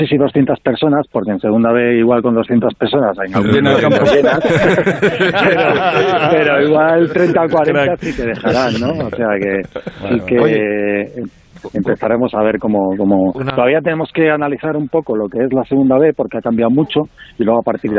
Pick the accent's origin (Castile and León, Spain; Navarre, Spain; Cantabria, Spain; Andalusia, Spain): Cantabria, Spain; Santander; yo aprendí mucho cuando era niño de él en Santander